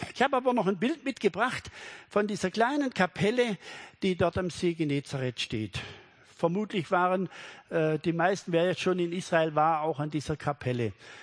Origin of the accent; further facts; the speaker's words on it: Gundelshausen, Baden-Württemberg, Germany; ich komme aus dem Schwarzwald. Für diejenigen, die mich nicht kennen, einem wunderschönen kleinen Ort Gundelshausen mit, ich übertreibe immer ein bisschen, mit 100 Einwohnern.